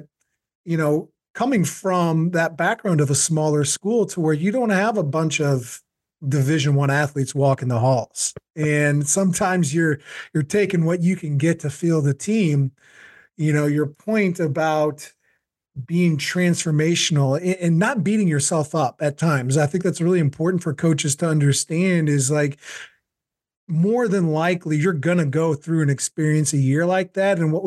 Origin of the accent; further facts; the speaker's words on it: Missouri, United States; You know, we're all Midwest guys. I'm from the St. Louis area.